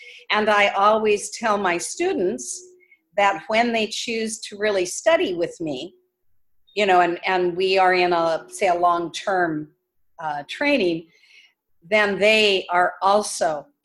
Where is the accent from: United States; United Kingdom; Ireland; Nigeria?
United States; born there; Because I'm not African. I can carry African ancestors, but I'm not African. I was born in America.